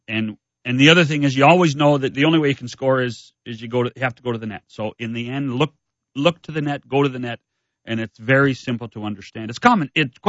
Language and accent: English; Canada; Being Canadian, we had a political party in our country